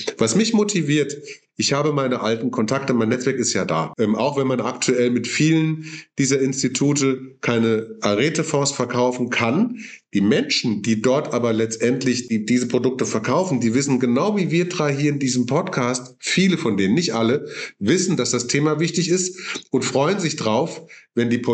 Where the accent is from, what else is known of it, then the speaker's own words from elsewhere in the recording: Königswinter, North Rhine-Westphalia, Germany; ich komme ja aus Königswinter und hier in Bonn, in NRW, Nordrhein-Westfalen